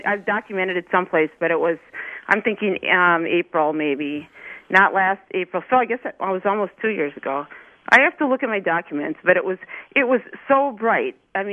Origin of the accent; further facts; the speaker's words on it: Michigan, United States; I grew up in the Upper Peninsula. I would take my sleeping bag down to the beach at night and watch the northern lights.